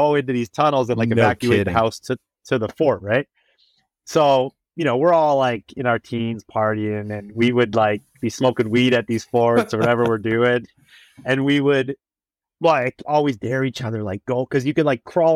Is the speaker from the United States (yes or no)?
no; Niagara-on-the-Lake, Ontario, Canada; I grew up in Niagara on the Lake, Ontario, which is like near Buffalo, Niagara Falls, that area.